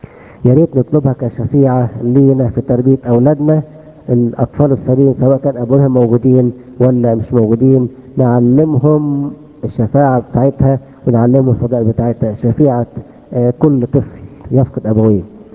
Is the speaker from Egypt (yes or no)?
yes; Egypt; في بنات عندنا في مصر